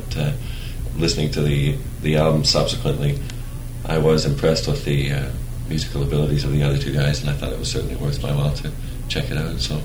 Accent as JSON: {"language": "English", "country": "Canada", "tie": "born or raised there", "said": "That's right."}